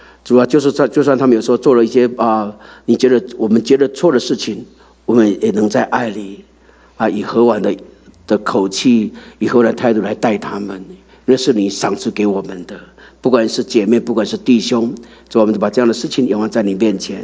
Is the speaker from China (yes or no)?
no; Taiwan; 我记得小时候在乡下长大，这个是我印象最深刻的。那时候讲台语，我小时候在台湾的乡